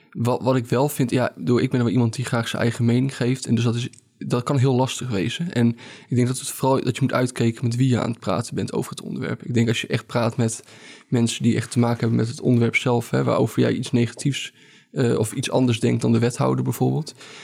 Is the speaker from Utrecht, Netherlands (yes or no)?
yes; Amersfoort, Utrecht, Netherlands; En ondanks dat ik uit Amersfoort kom, maar dat heeft te maken met de roots van mijn moeder.